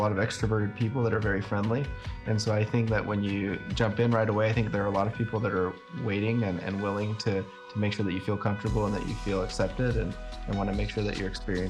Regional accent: Kentucky, United States; also born or lived in Georgia; now in Miami, United States; We're originally from Kentucky and have been living in Georgia for a while and just moved to Miami 6 months ago.

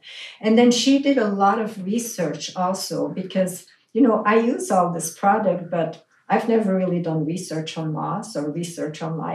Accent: Belgium; So I grew up in Belgium, and between the time I was 6 until I was 10, we went on vacation to Switzerland for a month.

